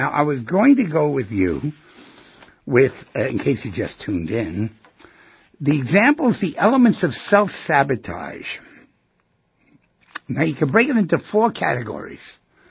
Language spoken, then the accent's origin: English; New York City, New York, United States; I grew up near the East River.